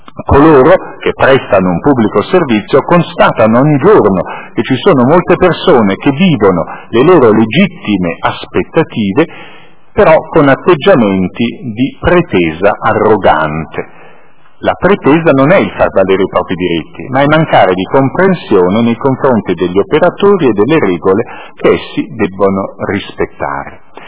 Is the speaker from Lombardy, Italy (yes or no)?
yes; Milan, Lombardy, Italy; pur essendo anch'io milanese di nascita e essendo sempre vissuto a Milano, però a zona nord.